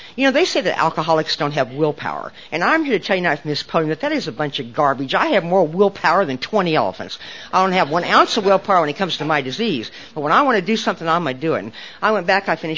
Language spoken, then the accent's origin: English; Nebraska, United States; born or raised there